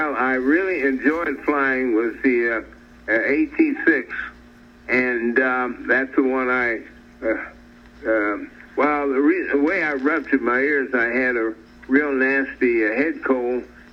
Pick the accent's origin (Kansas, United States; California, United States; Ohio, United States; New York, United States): Kansas, United States; Kansas City; born there; also born or lived in Colorado Springs, United States; I was conceived in Colorado Springs. Okay. But I was born in Kansas City, Kansas.